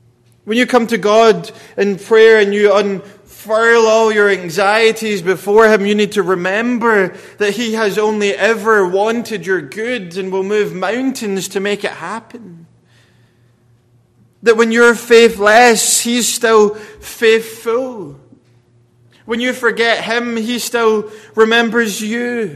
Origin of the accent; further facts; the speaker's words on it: Scotland, United Kingdom; And growing up in Scotland and state school, we used to say if someone mistreated you